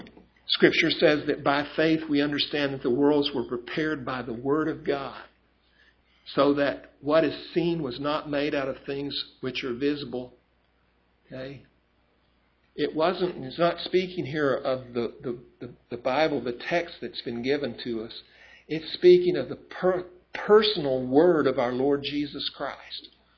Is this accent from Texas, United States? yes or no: yes; Texas, United States; I grew up in West Texas. We always had big sky out there